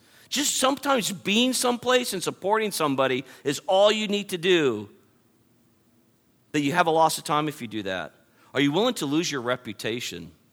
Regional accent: California, United States; I grew up in California.

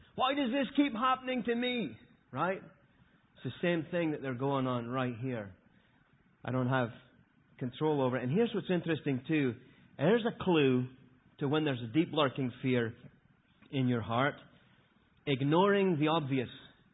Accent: Scotland, United Kingdom; I'm just Scottish. I'm allowed to be angry all the time. Because I'm from Scotland, right?

